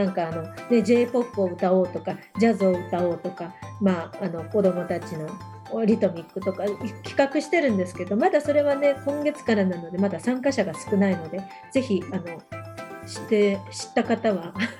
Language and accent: Japanese; Nagoya, Aichi, Japan; also born or lived in Hokkaido; now in Tokyo, Japan; 私はもともと名古屋出身なんですけれど、名古屋のもう音大で声楽をしていたんですが、主人の転勤で北海道に行ったり、で今はもう東京にいるんですけれど、